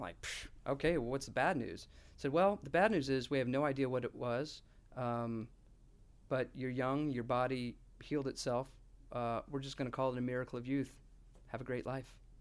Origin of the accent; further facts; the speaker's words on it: Jacksonville, Florida, United States; So I grew up in Jacksonville. I went to University of Georgia, and because my twin brother was going to Georgia Tech.